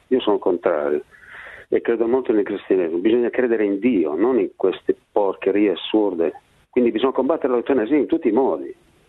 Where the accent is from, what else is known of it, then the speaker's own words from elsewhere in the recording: Murisengo, Piedmont, Italy; now in Turin, Italy; vengo da Monferrato, da Murisengolo, Bladaschi